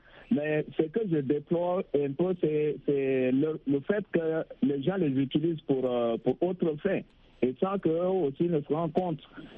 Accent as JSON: {"language": "French", "country": "DR Congo", "said": "comme chez nous en RDC"}